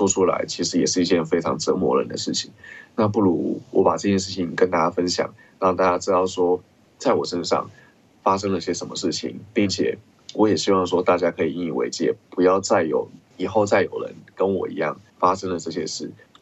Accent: Taiwan; 那的确我们台湾这边的一些新闻媒体把它就是炒得非常的热

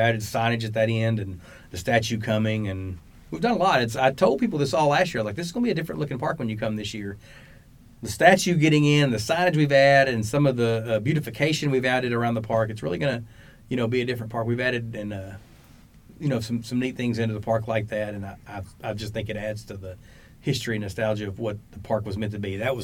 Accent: Arkadelphia, Arkansas, United States; I'm from Arkadelphia. I spent a ton of time in Hot Springs.

